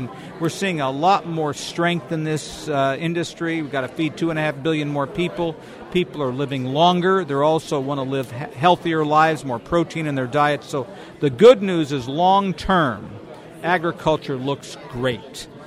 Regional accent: Wichita, Kansas, United States; I was from Wichita

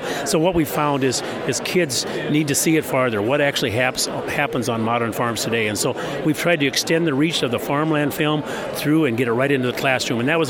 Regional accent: Mitchell, South Dakota, United States; from Mitchell, South Dakota

